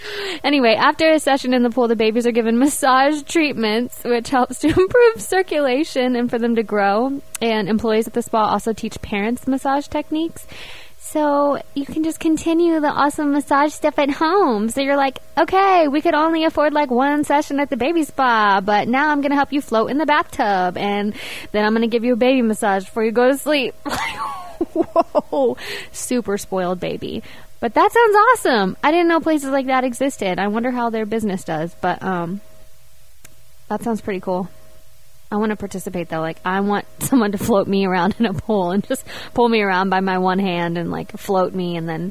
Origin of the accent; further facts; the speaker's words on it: Bryan College Station, Texas, United States; Rainey Rodriguez is actually from my hometown in Texas. Yeah, Bryan College Station.